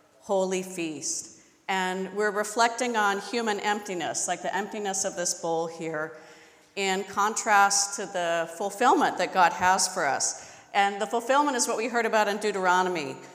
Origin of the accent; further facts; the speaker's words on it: Southwest, United States; at least where I grew up in the American Southwest in the 70s and 80s.